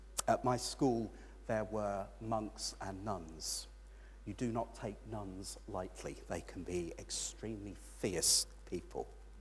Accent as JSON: {"language": "English", "region": "London", "country": "United Kingdom", "tie": "born or raised there", "said": "So I was born in London in 1978, grew up in the suburbs of East London. And as London gets bigger and bigger and bigger over the years, the bit we were in is now probably in Kent."}